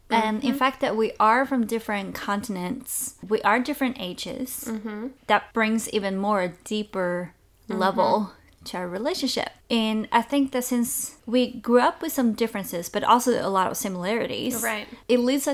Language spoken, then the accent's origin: English; Sweden; We are, well, from two different countries from the beginning, you know. I'm from Sweden, and you're from the States.